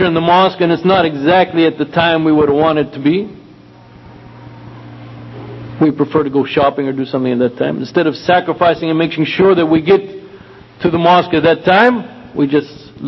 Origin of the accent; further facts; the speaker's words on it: California, United States; you know, I'm from California. California is, when you talk about going from one city to another, like where I live, where I grew up into Los Angeles, you're talking about 4 or 5 hour drive.